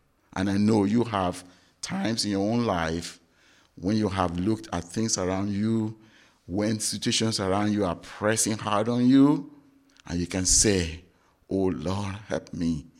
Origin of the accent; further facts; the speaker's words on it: Nigeria; moved away as an adult; now in United States; when I was transitioning from Nigeria to come to America to stay, it was a very trying time for me as well.